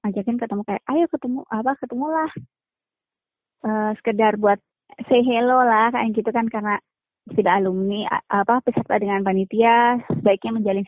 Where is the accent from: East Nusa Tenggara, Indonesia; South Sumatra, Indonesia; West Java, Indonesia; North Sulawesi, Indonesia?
South Sumatra, Indonesia; Palembang; Aku orang Palembang dan dia orang Madura.